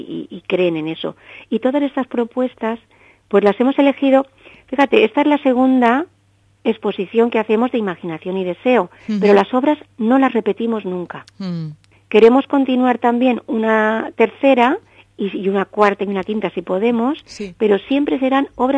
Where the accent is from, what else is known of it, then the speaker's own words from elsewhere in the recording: Barcelona, Catalonia, Spain; born there; now in Santa Pola, Spain; Yo nací en Barcelona, pero vivo aquí, en Santa Pola, pero estoy muy vinculada a Elche y Alicante, y siempre digo que voy con el triángulo.